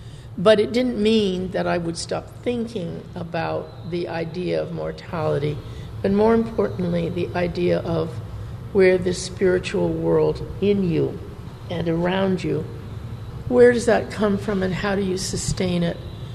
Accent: United States; I mean, I always claim being Chicana, and sometimes people say, why do you use that word?

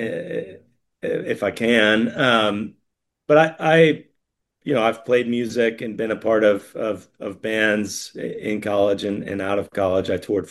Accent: Connecticut, United States; I grew up in Connecticut, and so was also interested in experiencing a different part of the country.

